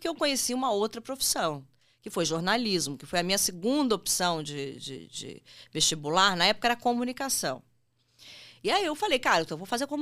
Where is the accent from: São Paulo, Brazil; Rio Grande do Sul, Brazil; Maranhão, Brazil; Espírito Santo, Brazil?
Espírito Santo, Brazil; Vitória; eu sou do Espírito Santo, eu sou de Vitória, que é a capital e tal.